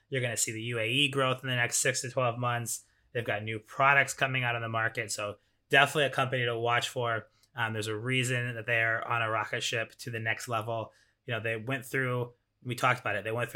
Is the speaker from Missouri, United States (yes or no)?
yes; Missouri, United States; Right? I mean, I'm from Missouri, the show me state.